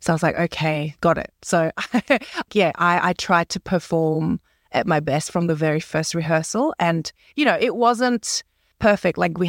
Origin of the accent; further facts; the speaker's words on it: Australia; And I'm like, okay, I guess I'm Australian.